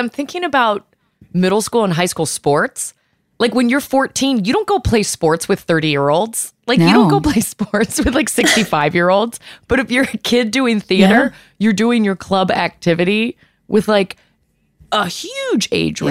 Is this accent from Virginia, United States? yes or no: yes; Virginia, United States; I'm from Virginia. Virginia ham is legendary. It's in my DNA.